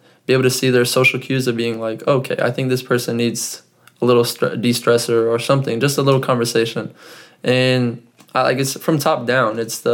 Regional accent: Fresno, California, United States; And my teacher gives an introduction, and she's like, I'm from Fresno, California.

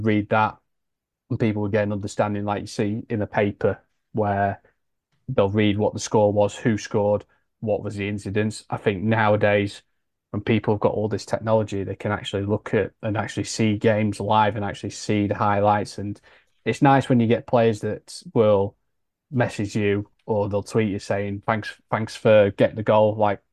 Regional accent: Doncaster, Yorkshire and the Humber, United Kingdom; with Donny Rovers where it's your club that you support. It's my hometown club, and you have to be impartial.

